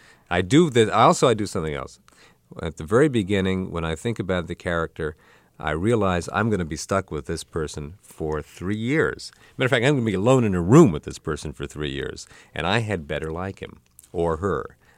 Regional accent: United States; I am like anybody else of my age. Growing up in America, we liked movies.

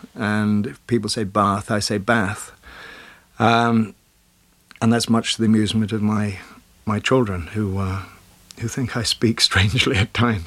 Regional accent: Wales, United Kingdom; accent: Welsh; I'm Welsh, so my basic accent is, it was, before I went to drama school, was I had a Welsh accent, and I've learned how to speak English, as it were.

